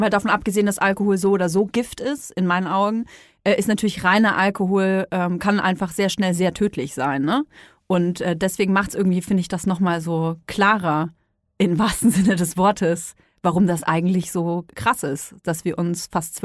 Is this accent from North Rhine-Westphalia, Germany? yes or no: no; Bavaria, Germany; ich komme aus Bayern, ne? Franken besser gesagt.